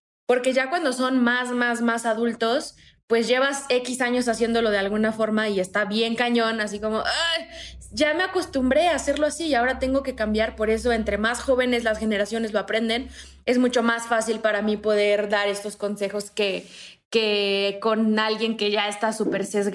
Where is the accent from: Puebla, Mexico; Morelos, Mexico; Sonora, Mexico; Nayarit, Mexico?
Morelos, Mexico; moved away as an adult; now in Mexico City, Mexico; Yo soy de Morelos, me vine a la Ciudad de México a estudiar en la universidad y luego me quedé aquí porque trabajaba aquí.